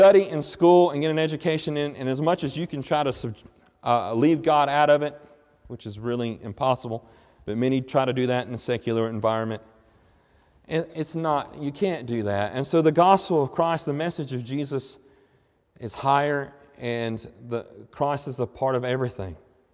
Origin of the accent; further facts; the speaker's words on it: Montgomery, Alabama, United States; born there; I remember my parents tell me I was born in Montgomery, Alabama, and they brought me home to the trailer that they lived in.